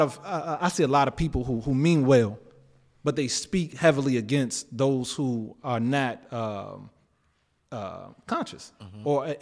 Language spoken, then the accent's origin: English; Washington, District of Columbia, United States; now in Atlanta, United States; And I was born and raised in Southeast D.C. Mm. And my neighborhood what I had to navigate was pretty tough, you know?